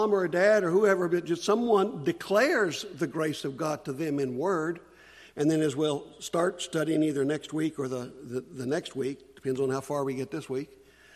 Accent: West Virginia, United States; also born or lived in Key West, Florida; I was born in Key West, Florida. I have no idea what that has to do with my salvation, but it's got something to do with it. I was raised mostly in West Virginia.

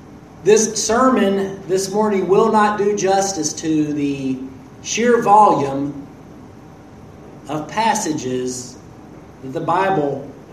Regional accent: United States; born there; But as for myself, I was born in America.

